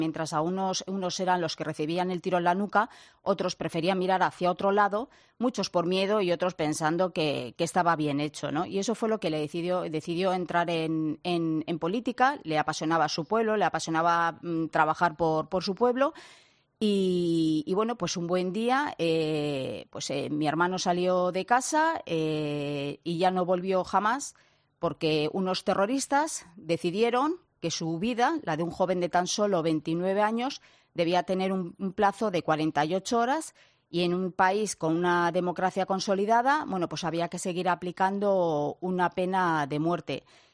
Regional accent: Ermua, Basque Country, Spain; nosotros éramos de los pocos que nos poníamos en la plaza de mi pueblo, ahí en Ermua

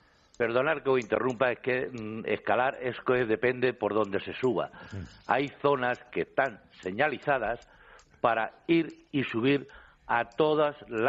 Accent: Puertollano, Castilla-La Mancha, Spain; Yo soy natural de Puerto Llano. Nacido y criado en Puerto Llano, en el barrio del Carmen.

